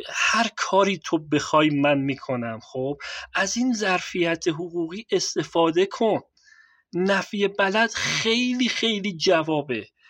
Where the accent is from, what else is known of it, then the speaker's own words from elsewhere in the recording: Iran; منم ایرانیم